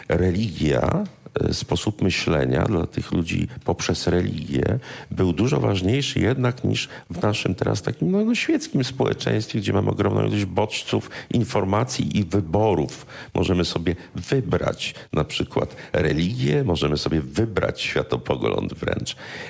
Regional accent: Bydgoszcz, Kuyavian-Pomeranian Voivodeship, Poland; A ponieważ ja jestem z Bydgoszczy, jestem bydgoszczaninem już w kolejnym pokoleniu, znam to miasto.

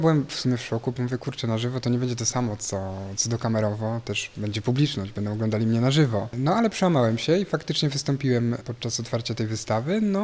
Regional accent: Szczecin, West Pomeranian Voivodeship, Poland; jestem artystą performerem. Przyjechałem ze Szczecina.

